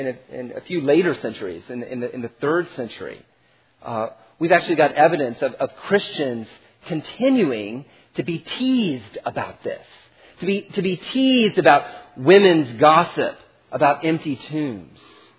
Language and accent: English; Washington, District of Columbia, United States; I'm from Washington, D.C. I got it.